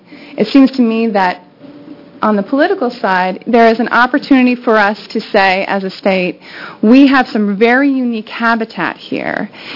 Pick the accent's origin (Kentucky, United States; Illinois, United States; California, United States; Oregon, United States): Oregon, United States; I come from Southern Klamath County